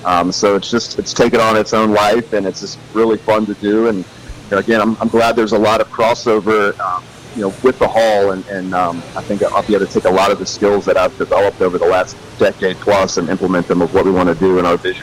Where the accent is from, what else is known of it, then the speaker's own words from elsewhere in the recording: Charlotte, North Carolina, United States; So yeah, I am from Charlotte originally.